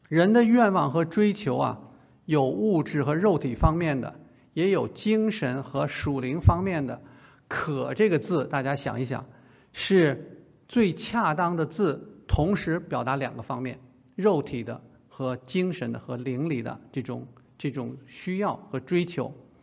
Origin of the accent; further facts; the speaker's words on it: Beijing, China; 北京是我的老家